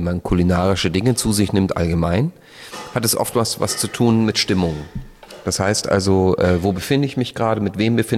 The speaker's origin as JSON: {"language": "German", "country": "Austria", "said": "Als Österreicher natürlich."}